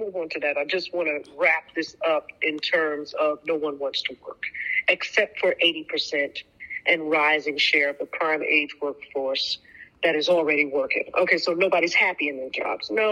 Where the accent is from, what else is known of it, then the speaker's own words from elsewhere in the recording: New York, United States; I mean, and see, I come from New York.